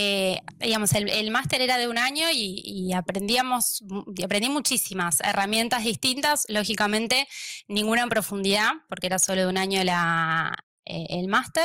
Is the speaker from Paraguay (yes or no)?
no; Argentina; accent: Argentine; now in Barcelona, Spain; van a notar por mi acento que soy argentina. Estoy viviendo en Barcelona hace un poco más de 3 años.